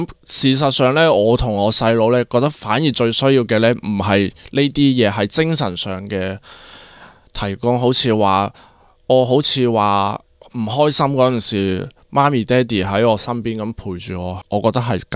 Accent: Guangzhou, Guangdong, China; born there; 因为当时我婆婆咧就喺医院做嘢，咁佢哋希望咧我喺佢做嘢嘅地方度出世，咁样见证我出世。

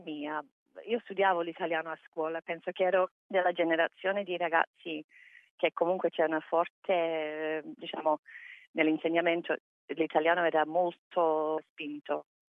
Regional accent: Melbourne, Victoria, Australia; Italian is a second language; Io ho avuto la fortuna di crescere a North Fitzroy.

